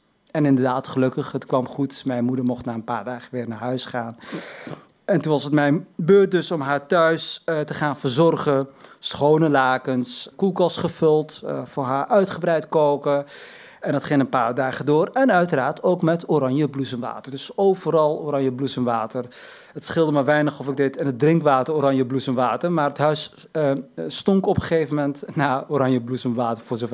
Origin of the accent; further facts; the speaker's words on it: Morocco; now in Netherlands; ik ben geen Turk, maar een Marokkaan.